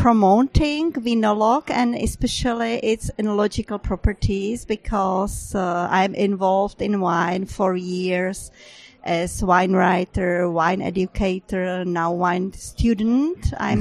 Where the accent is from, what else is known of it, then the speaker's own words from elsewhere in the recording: Prague, Czechia; English is a second language; I am from Prague, Czech Republic